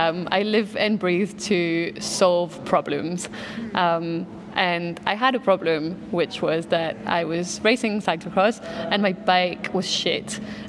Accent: Belgium; It's Wednesday in French, and I'm from Belgium.

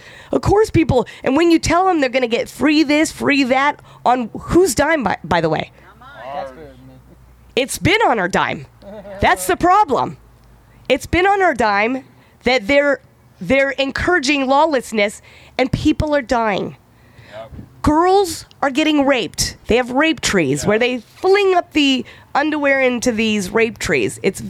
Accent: Iran; moved away; And number one, I'm an immigrant. I'm from Iran.

